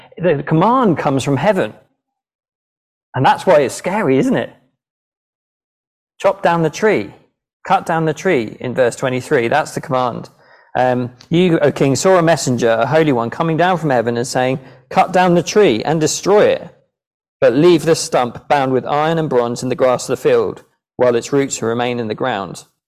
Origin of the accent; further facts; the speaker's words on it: United Kingdom; We don't do that, do we? We're British.